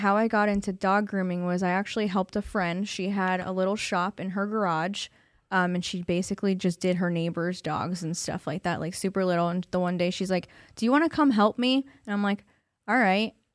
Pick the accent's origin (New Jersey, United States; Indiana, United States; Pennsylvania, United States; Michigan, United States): Pennsylvania, United States; Exeter; In Exeter. I went to Wyoming area for school.